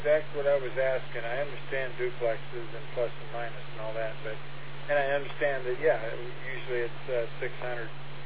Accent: Lincoln, Nebraska, United States; now in New York City, United States; I'm from Lincoln, Nebraska. I moved up here about 3 months ago

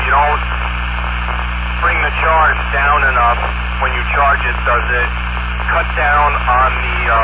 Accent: West Babylon, New York, United States; I'm from West Babylon.

